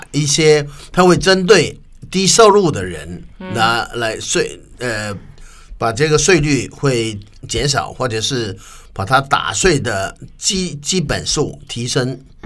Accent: Hong Kong; 因为比如说我来自香港啊，香港的税收差距呢会有点大

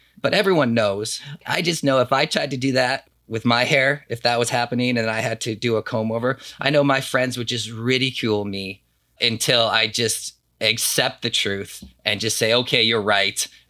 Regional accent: Colorado, United States; But I grew up in Colorado.

